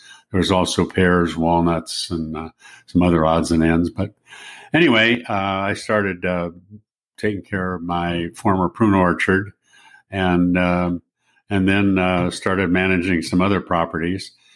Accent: San Francisco, California, United States; Well, I'm from San Francisco, and born and raised there, and on my dad's side, the family goes back to when California was actually part of Spain.

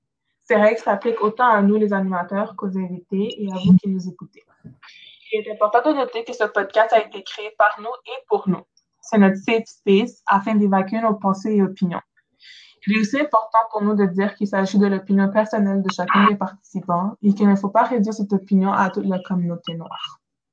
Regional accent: Montreal, Quebec, Canada; Moi, personnellement, je suis de Montréal

